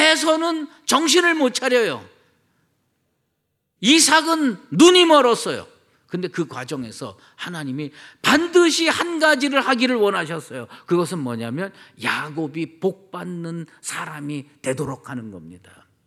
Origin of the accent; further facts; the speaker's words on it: Seoul, South Korea; 그리고 서울로 올라가서 제가 태어나고 자랐습니다.